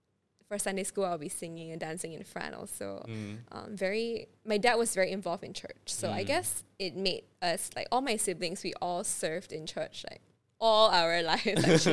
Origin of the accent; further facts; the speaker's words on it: Kuching, Sarawak, Malaysia; I am from Kuching, Sarawak.